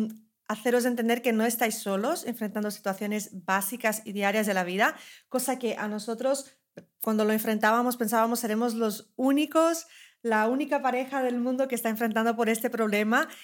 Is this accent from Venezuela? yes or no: no; Brazil; Spanish is a second language; now in Spain; yo soy de Brasil. No sé si lo notáis por mi acento o no, no lo sabemos. Pero vivo aquí desde hace como 13 años